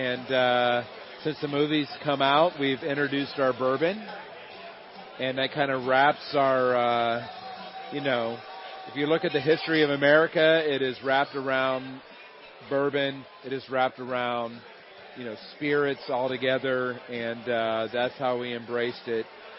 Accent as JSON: {"language": "English", "region": "Florida", "country": "United States", "tie": "born or raised there", "said": "I grew up in Central Florida. My grandfather was one of the first cowboys in Florida"}